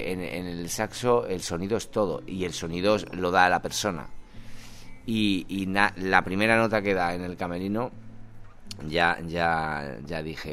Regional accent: Huelva, Andalusia, Spain; pero es que en mi tierra, en Huelva

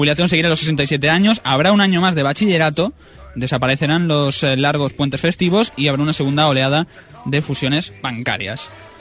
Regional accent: Spain; porque somos españoles y aquí nos gusta la fiesta, ¿no?

